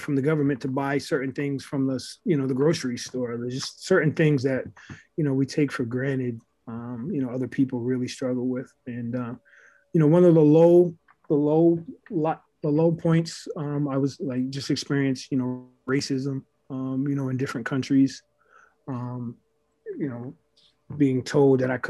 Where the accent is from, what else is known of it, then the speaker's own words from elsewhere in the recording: United States; also born or lived in Belarus; it also made me appreciate being an American.